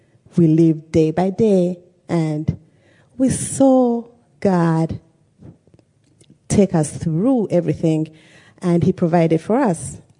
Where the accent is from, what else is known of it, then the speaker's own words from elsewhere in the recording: Uganda; I'm from Uganda. That's east of Africa.